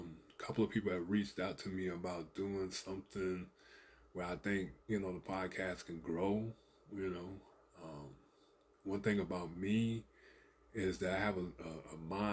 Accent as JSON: {"language": "English", "town": "Savannah", "region": "Georgia", "country": "United States", "tie": "born or raised there", "said": "a homeboy, you know, reached out to me, someone I grew up back, who I grew up with back in Savannah."}